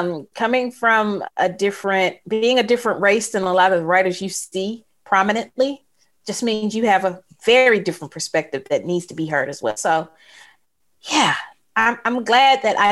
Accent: Mississippi, United States; I'm from Mississippi. Mississippi has a rich literary history.

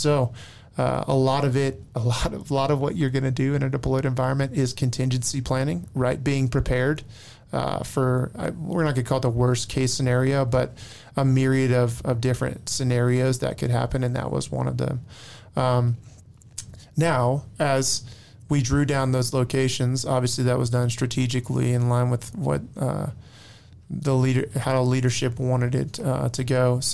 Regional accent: Amarillo, Texas, United States; I grew up in Amarillo, as you pronounce it.

